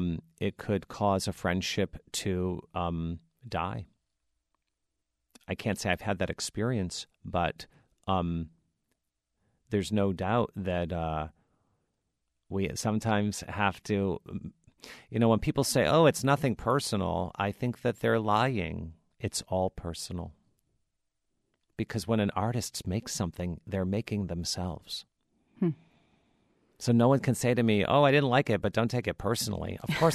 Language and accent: English; Detroit, Michigan, United States; I am from Detroit, Michigan myself.